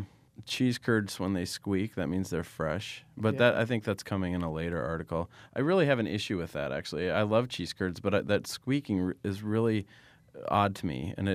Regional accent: Nebraska, United States; I was from Nebraska, too, so we're very sheltered.

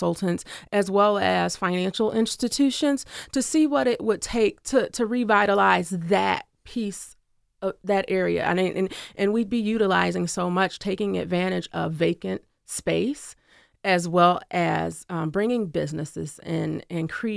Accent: Lansing, Michigan, United States; I was raised in Lansing. I went to public schools here, elementary, middle school, as well as high school.

